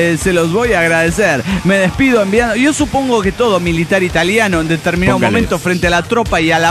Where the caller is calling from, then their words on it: Guerrero, Mexico; de Guerrero, México.